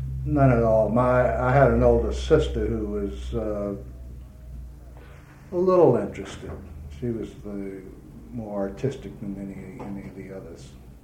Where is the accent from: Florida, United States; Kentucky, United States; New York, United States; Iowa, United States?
Florida, United States; Jacksonville; Jacksonville, Florida, on July the 4th, 1927.